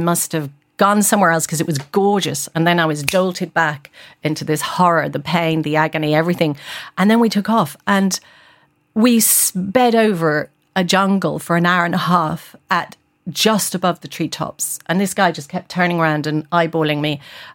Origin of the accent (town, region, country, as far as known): Galway, Connacht, Ireland